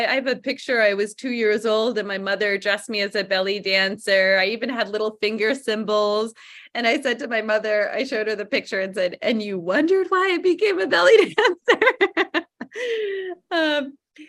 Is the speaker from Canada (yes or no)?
yes; Canada; born there; So I was born in Canada with many privileges of being North American.